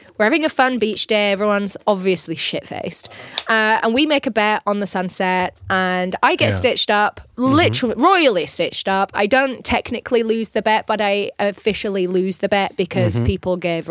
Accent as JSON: {"language": "English", "region": "Northern England", "country": "United Kingdom", "said": "I'm English, number one."}